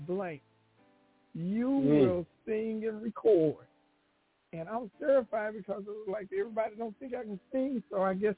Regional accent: North Little Rock, Arkansas, United States; Well, I grew up in North Little Rock, and I went to First Baptist Church.

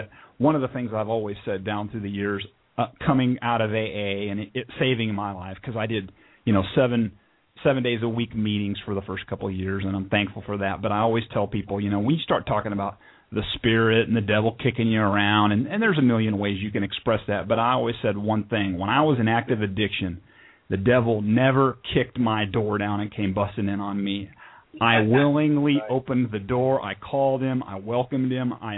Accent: San Diego, California, United States; I grew up out in the San Diego area, but moved down here to be closer to family in 93 when I got out of the Navy down in Coronado.

